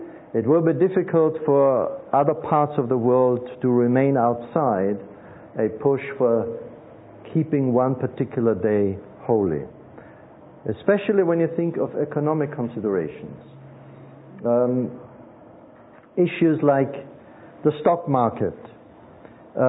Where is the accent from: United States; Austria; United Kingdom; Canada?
Austria; English is a second language; In 1990, the Pope visited my home country, Austria, and he spoke to the assembled judges of the country.